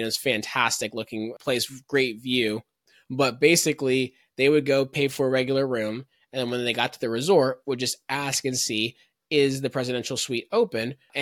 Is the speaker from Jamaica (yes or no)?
yes; Jamaica; being Jamaican